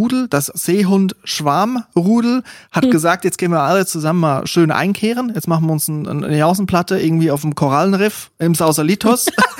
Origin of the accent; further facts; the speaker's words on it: Switzerland; Also aus der Schweiz kommen, wo irgendwie dann Berge sind, gut, dort, wo ich aufgewachsen bin, sind keine Berge, möchte ich nochmal sagen.